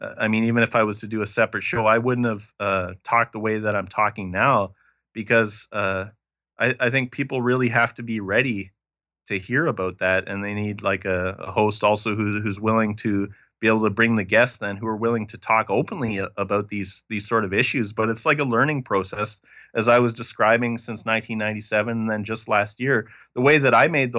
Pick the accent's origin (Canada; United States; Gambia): Canada; it was absolutely essential to the identity of myself as a Canadian.